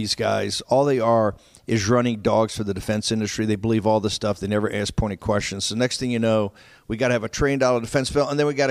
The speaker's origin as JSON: {"language": "English", "country": "Ireland", "said": "Being Irish myself, I wouldn't trust any of the Montauk crowd"}